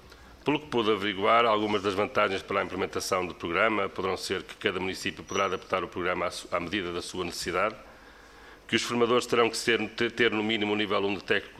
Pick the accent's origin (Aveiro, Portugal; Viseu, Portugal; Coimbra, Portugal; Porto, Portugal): Porto, Portugal; Felgueiras; uma passagem pela minha terra, Felgueiras